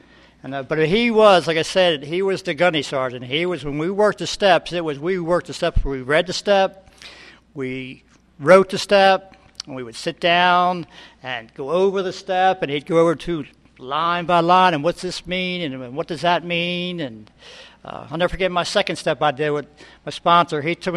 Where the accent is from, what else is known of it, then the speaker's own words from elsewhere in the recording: New Jersey, United States; There's a lot of stuff tonight that Ronnie was sharing that I was also from New Jersey, and I also started shooting dope back in the 60s